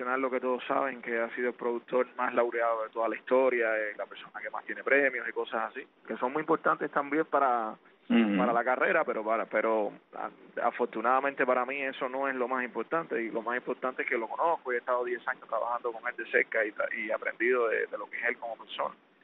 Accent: Cuba; yo traté de hacer muchas canciones que estuvieran vinculadas a mi infancia, a mi desarrollo en Cuba, a mis amigos, a mis maestros, a mi familia.

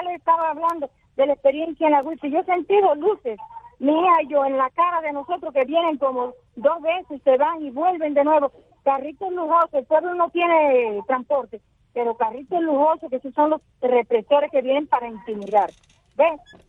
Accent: Cuba; Yo soy un ciudadano cubano

